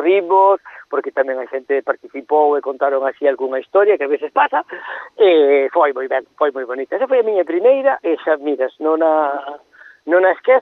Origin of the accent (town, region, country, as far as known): Vigo, Galicia, Spain